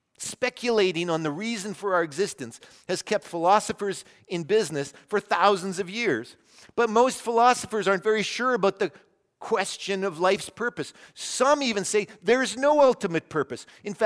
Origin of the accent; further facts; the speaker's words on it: Medicine Hat, Alberta, Canada; born there; I was born in Medicine Hat.